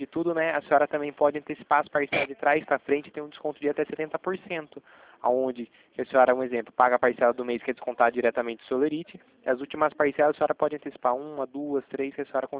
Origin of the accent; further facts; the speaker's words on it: Itatiba, São Paulo, Brazil; Eu sou daqui de Itatiba.